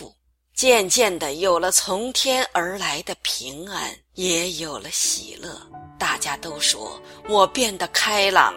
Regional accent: Fujian, China; moved away as an adult; now in Canada; 我来自中国福建省，2005年独自带着5岁的女儿在加拿大生活。

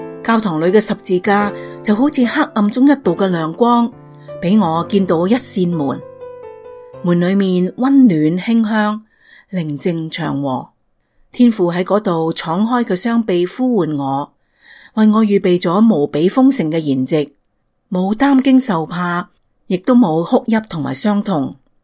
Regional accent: Shanghai, China; 从小在上海长大，先在祖父母身边，后来在父母的身边。

